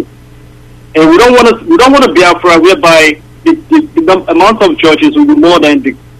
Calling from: Maryland, United States; I'm calling from Maryland.

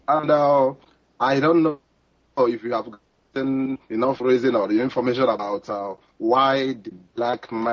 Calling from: Guangzhou, Guangdong, China; I am calling from China, from Guangzhou in China.

